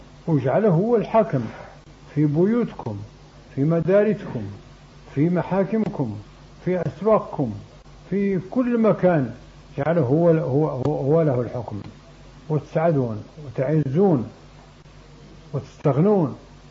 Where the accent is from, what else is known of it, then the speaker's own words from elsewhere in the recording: Morocco; لأن المغرب فيه برابر وعرب، فنقول المغربي وخلاص نقولش عربي